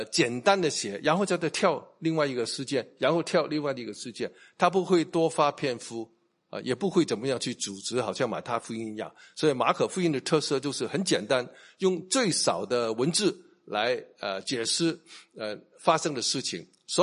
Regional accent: Hong Kong; 因为我是香港人，对不对？

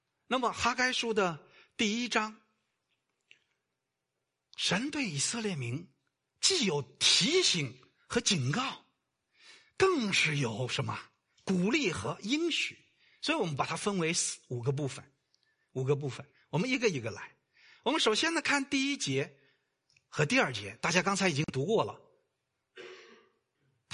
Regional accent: China; 其实我们都是大陆来的

